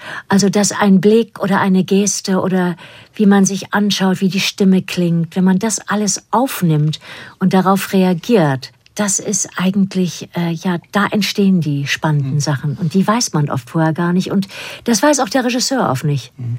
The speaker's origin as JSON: {"language": "German", "country": "Germany", "accent": "German", "said": "dann kommt mein deutscher Akzent auch mehr raus im Englischen."}